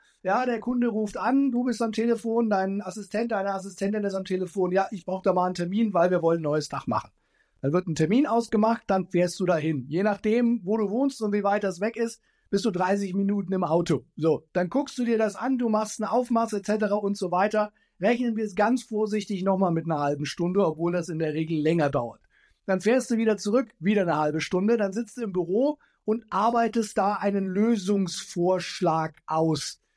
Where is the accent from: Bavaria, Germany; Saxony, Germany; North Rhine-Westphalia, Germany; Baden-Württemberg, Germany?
Bavaria, Germany; Nuremberg; born there; gebürtiger Nürnberger